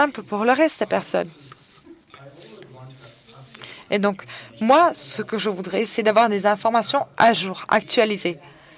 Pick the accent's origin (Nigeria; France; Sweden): Nigeria; Je viens du Nigeria.